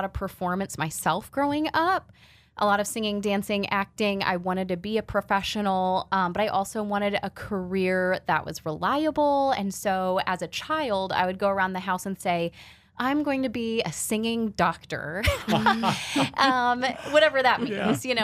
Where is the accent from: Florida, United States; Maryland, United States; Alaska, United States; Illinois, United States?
Illinois, United States; Morton; I'm originally from Morton.